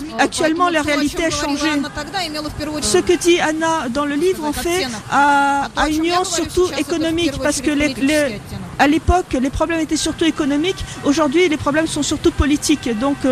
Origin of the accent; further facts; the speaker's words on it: Ulyanovsk, Ulyanovsk Oblast, Russia; Je voulais aussi montrer Ulianovsk tel qu'il est aujourd'hui. Là, c'est peut-être un peu ma nostalgie aussi, parce que c'est ma ville